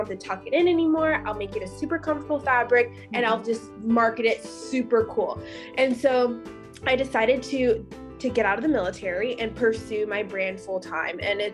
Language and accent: English; Pennsylvania, United States; I grew up in Pennsylvania, so it's a little more cold and a little gloomy sometimes.